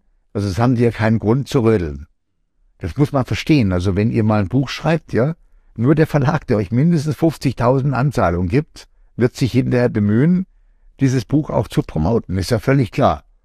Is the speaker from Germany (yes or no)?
no; Norway; German is a second language; weil ich eben ein Kind des Nordens bin und weil Norwegen meine Heimat ist